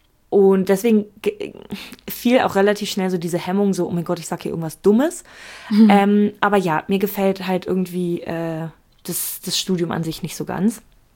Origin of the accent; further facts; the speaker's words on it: Berlin, Germany; dass die FU ist in Dahlem und das ist Teil von dem Bezirk, wo ich groß geworden bin.